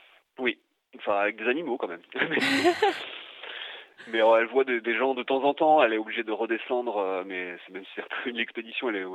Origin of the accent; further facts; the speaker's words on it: Rennes, Brittany, France; J'ai fait un stage dans une toute petite librairie d'art à Rennes, là d'où je viens, et ça m'a plu, en fait.